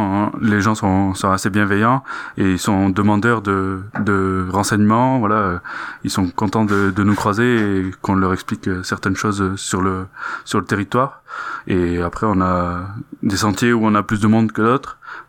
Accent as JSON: {"language": "French", "region": "Occitanie", "country": "France", "said": "je suis du Causse-Méjean, j'habite à La Parade"}